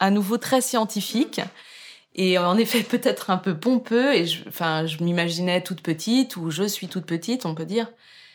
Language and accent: French; Brittany, France; moved away as an adult; now in Geneva, Switzerland; Alors, j'habite à Genève depuis 16 ans à peu près. Je suis bretonne d'origine, mais donc maintenant je suis devenue suisse. Je suis venue à Genève pour faire des études de musique